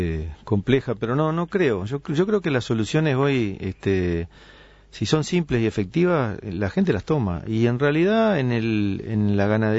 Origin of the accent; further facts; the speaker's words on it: Uruguay; ¿Cuántas cosas nos pasan como uruguayos cuando, por ejemplo, juega Uruguay?